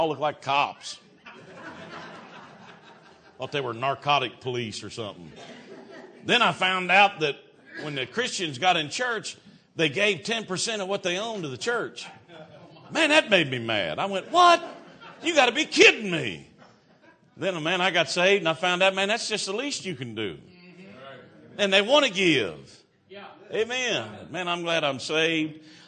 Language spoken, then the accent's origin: English; United States; Thank God I'm an American.